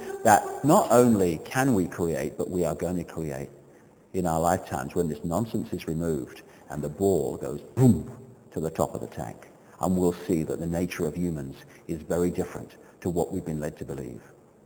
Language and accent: English; United Kingdom; Why am I British? I'm British because my parents had sex on a piece of land that someone at the time called Britain.